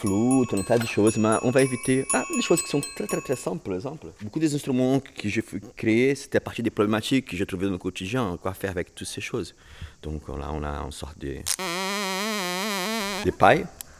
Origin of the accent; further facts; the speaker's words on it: Rio de Janeiro, Brazil; French is a second language; de mes grands-parents qui sont venus du nord-est du Brésil, qui sont en région plus pauvre du Brésil. Je suis de Rio, en fait.